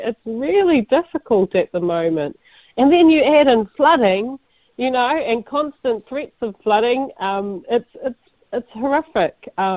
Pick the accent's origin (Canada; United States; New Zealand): New Zealand; Opotiki, Bay of Plenty; now in Auckland, New Zealand; I grew up in Opotiki, and we're situated between two rivers. So our whānau never lived on the river. And I make sure that we live on a hill, even now in Auckland. So we're Kaitu Pai.